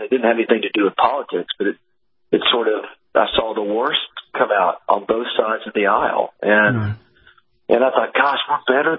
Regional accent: Nashville, Tennessee, United States; that father and husband ended up in Nashville, Tennessee, my hometown

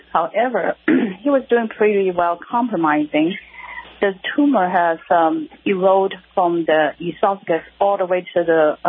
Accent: California, United States; Yeah, no, I'm from California.

